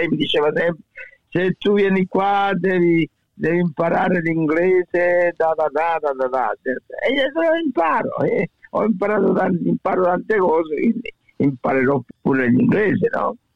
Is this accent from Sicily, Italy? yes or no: yes; Sicily, Italy; moved away; io sono partito dalla Sicilia che avevo soltanto l'avviamento professionale